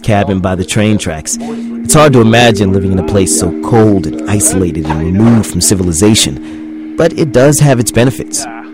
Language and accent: English; Florida, United States; I'm from Florida, and let me tell you, I have no idea why human beings would want to live in 20 degrees below zero.